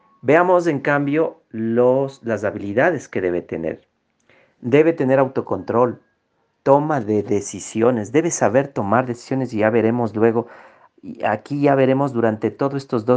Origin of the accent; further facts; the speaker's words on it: Ecuador; Yo tuve la oportunidad hace algunos años, en mi país de Ecuador, ser contratado para dictar a nivel nacional